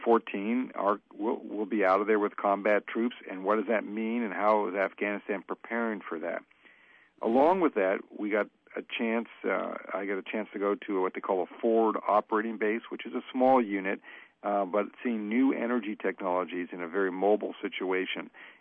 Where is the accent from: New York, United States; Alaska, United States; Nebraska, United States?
Alaska, United States; as someone born and raised in Alaska, I mean, we kind of grew up knowing that in order for us to be successful, we have to be thinking outside of Alaska's borders